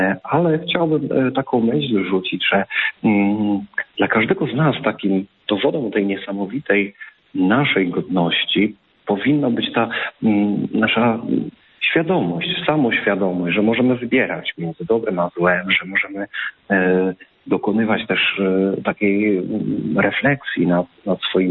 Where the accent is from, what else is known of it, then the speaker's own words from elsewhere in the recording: Legnica, Lower Silesian Voivodeship, Poland; w Legnicy, w pięknym piastowskim mieście. I tak mogę dodać, że to jest też również moje rodzinne miasto.